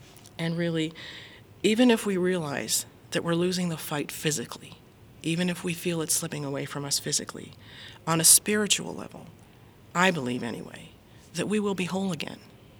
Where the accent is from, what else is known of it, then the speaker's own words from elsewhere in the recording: Youngstown, Ohio, United States; Yes, born and raised in Youngstown.